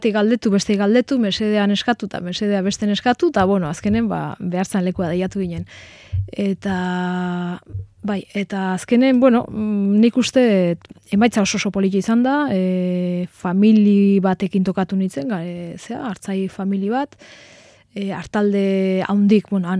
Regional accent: Basque Country, Spain; now in Navarre, Spain; gipuzkoarra naiz, Nafarron bizi naiz

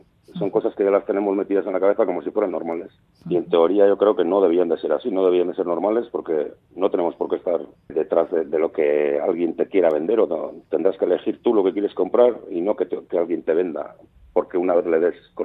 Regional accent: Navarre, Spain; Yo, como soy navarro, pues intento cantar mis letras en navarro, en euskera navarro, uh-huh. O el de mi zona, por lo menos

